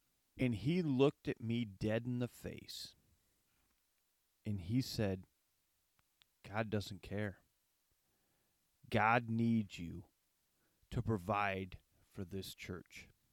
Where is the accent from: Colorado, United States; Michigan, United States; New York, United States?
Michigan, United States; Saginaw Township; I grew up in, quote-unquote, Saginaw, Michigan. I grew up in Saginaw Township, Michigan.